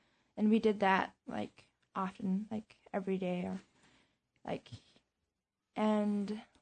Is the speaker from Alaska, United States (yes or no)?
yes; Golovin, Alaska, United States; I'm from Golovin.